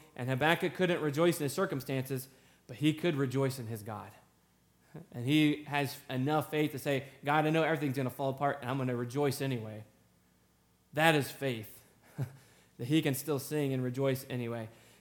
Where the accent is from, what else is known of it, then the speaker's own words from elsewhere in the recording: South Carolina, United States; It was South Carolina, my hometown team.